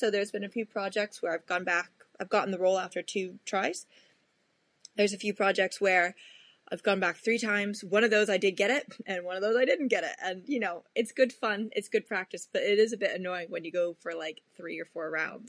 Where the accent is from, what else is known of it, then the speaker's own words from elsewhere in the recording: Washington, District of Columbia, United States; I'm from Washington, D.C.